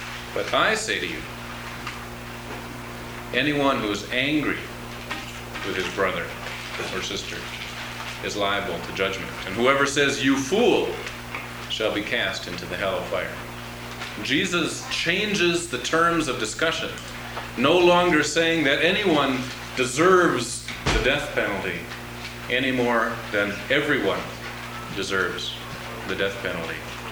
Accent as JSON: {"language": "English", "region": "Minnesota", "country": "United States", "tie": "born or raised there", "also_born_or_lived": "Chicago, Illinois", "lives_now": "Michigan, United States", "said": "When I was growing up in Minnesota, it was a hypothetical issue because Minnesota does not have the death penalty."}